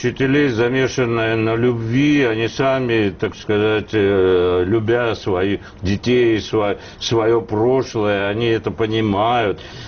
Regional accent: Armenia; Russian is a second language

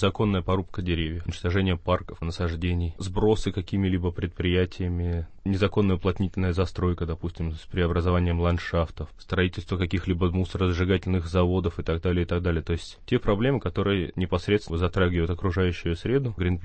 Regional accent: Republic of Karelia, Russia; Сам я из Карелии, то есть я учился в Петрозаводском университете

